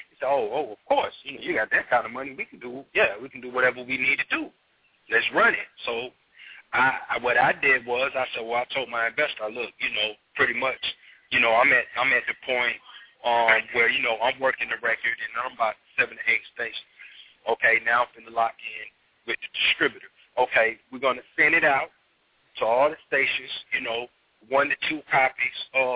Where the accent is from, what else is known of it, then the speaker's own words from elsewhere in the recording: Columbus, Georgia, United States; Columbus, Georgia.